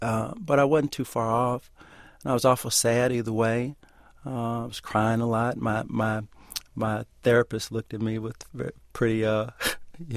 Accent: Texas, United States; I'm from Texas where football is everything

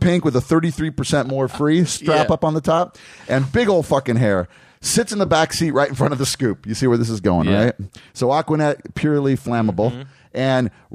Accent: California, United States; also born or lived in Orange County / Glendale; You can tell that I'm kind of isolated, born and raised in California.

